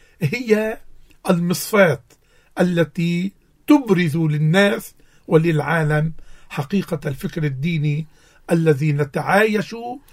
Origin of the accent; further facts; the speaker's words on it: Lebanon; ليس لمصلحتي كلبناني